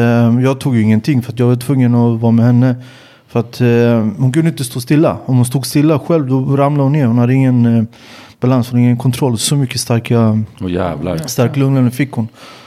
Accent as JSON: {"language": "Swedish", "country": "Sweden", "tie": "born or raised there", "said": "För att jag är ju uppvuxen i Sverige, jag har ju en svensk akademisk bakgrund, jag tänker som en svensk."}